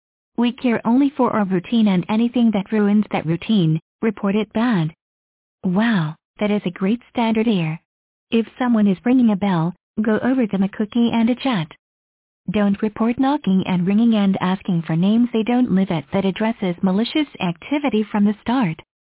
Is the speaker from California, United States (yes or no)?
yes; San Bernardino, California, United States; what is my hometown of San Bernardino. I am living back in the family home since I was 5 years old.